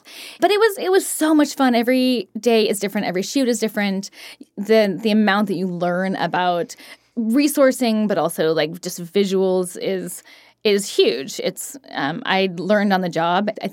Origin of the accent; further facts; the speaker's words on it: Oregon, United States; moved away as an adult; now in New York City, United States; I just wanted to move there because I had been born and raised in Oregon and just, I mean, of course I wanted to move to New York City.